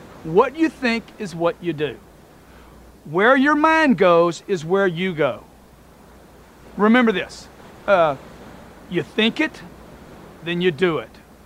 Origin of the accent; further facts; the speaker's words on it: Louisiana, United States; I grew up in Louisiana. I had pine trees in my yard.